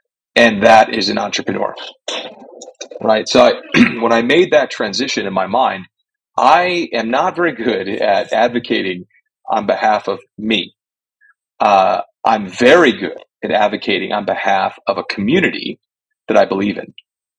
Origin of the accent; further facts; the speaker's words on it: Chicago, Illinois, United States; I'm a 90s kid. I grew up in Chicago, right?